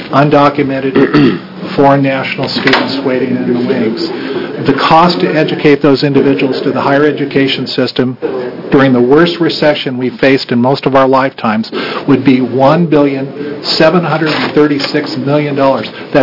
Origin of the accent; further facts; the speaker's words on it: Salem, Oregon, United States; I'm from Salem, Oregon